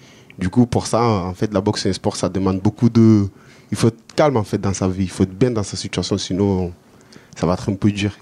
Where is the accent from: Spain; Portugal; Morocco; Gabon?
Spain; Andalusia; now in Toulon, France; De l'Espagne. Je viens de l'Espagne, en fait.